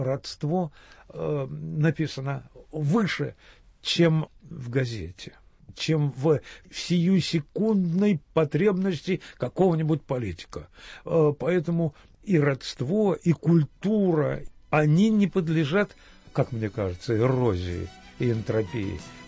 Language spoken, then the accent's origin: Russian; Odesa, Odesa Oblast, Ukraine; born there; Я не только родился в Одессе, моя жена украинка, встретились мы в Киеве